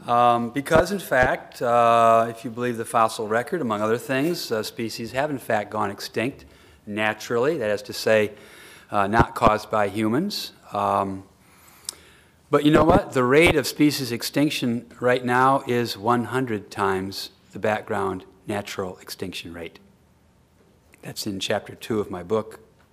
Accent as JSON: {"language": "English", "town": "Muskegon", "region": "Michigan", "country": "United States", "tie": "born or raised there", "said": "Or if you contaminate Muskegon Lake, where I grew up in Muskegon, you can fix it."}